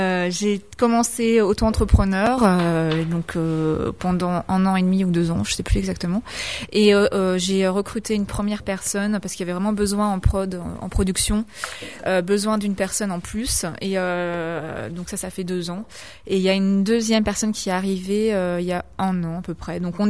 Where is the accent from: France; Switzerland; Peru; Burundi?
France; Bourgoin-Jallieu, Auvergne-Rhône-Alpes; also born or lived in Lyon; Je suis bergalienne d'origine. J'ai grandi, je suis née à Lyon, puis je suis arrivée à Bourgoin à 6 mois. J'ai grandi ici, j'ai fait ma scolarité ici jusqu'à mon bac. Et j'ai aujourd'hui déjà 29 ans.